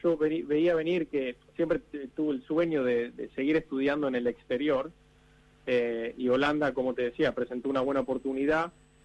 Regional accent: Tigre, Buenos Aires Province, Argentina; now in Netherlands; Yo soy de Tigre.

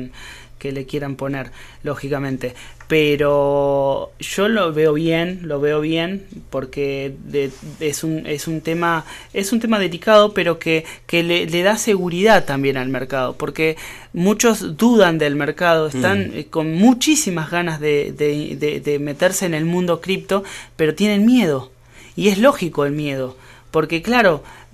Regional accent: Argentina; la moneda que bueno que nos respalda como argentinos es el USDT

